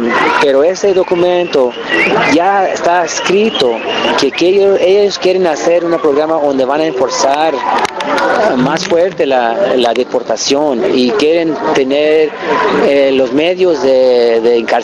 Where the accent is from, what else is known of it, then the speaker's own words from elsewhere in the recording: San Francisco, California, United States; also born or lived in Escondido; now in Santa Rosa, United States; Y vengo de California. De Santa Rosa, California. Pero crecí en San Francisco. Y nací en Escondido, California.